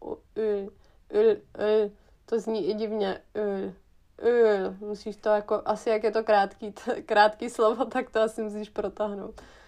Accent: Hesse, Germany; accent: Hessian; Czech is a second language; což jsem si převzala ze svého hesenského přízvuku, takže se předem omlouvám za moje š, když je tam ch

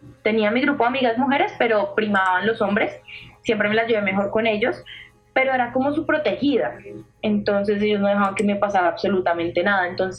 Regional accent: Ibagué, Tolima, Colombia; also born or lived in Bogotá / Villavicencio / Granada; yo nací aquí en Bogotá, viví un año aquí en Bogotá con mis papás. Al cumplir el año nos fuimos a vivir a Villavicencio, luego viví en Granada Meta, y de Granada Meta me fui a vivir a Ibagué, y en Ibagué viví creo que unos 5 o 7 años

